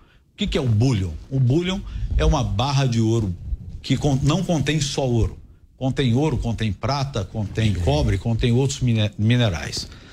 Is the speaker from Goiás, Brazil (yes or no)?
yes; Goiás, Brazil; born there; meus filhos nasceram lá, e diz que mãe é quem cria, então é minha terra-mãe, embora eu tenha nascido em Goiás.